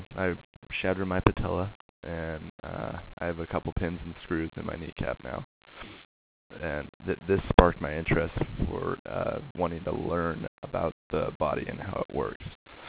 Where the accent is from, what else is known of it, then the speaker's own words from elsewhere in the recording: Corcoran, California, United States; born there; I was born in Central California in a little town called Corcoran.